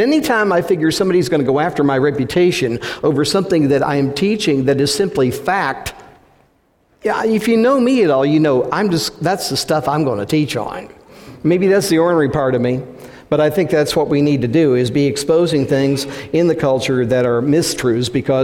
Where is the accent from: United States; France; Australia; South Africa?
United States; I thank God that I'm an American. Most of all, I thank God I'm a Christian, but I thank God I'm an American for many reasons.